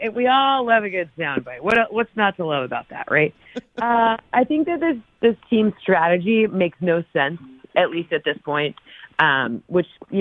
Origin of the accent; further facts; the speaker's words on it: Michigan, United States; You know, I'm from Michigan. The Lions are going to be terrible this year.